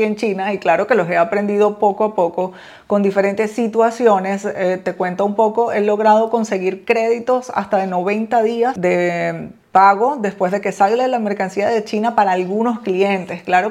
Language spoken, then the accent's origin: Spanish; Venezuela; moved away as an adult; Empecé hace 14 años a importar desde China y a los 3 años y medio de haber estado importando en mi país Venezuela, tuve una idea de mudarme a este país en ese momento con mi hija de 6 años